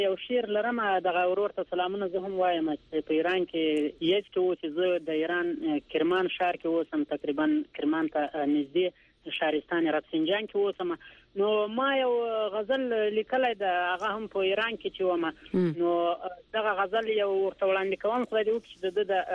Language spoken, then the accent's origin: Pashto; Paktika, Afghanistan; now in Iran; بلې زه د پکتیکا يم، د جانخیل د ولسوالۍ